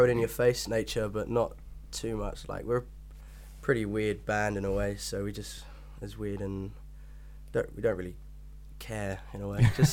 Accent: New Zealand; It's pretty rubbish, actually, because there's nothing there.

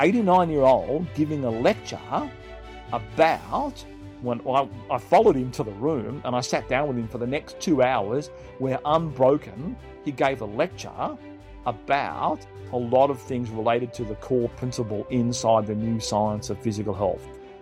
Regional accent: Australia; I'm from Australia. I'm a health and physical education teacher.

